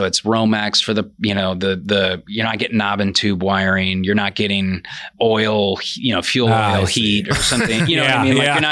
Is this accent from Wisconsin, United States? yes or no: yes; Rothschild, Wisconsin, United States; also born or lived in Houston; I was born and raised here in Rothschild.